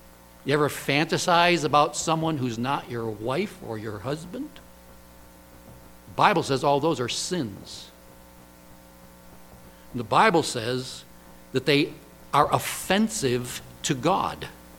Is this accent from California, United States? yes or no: no; Wyoming, United States; I grew up in Wyoming. We'd do Hertz donuts.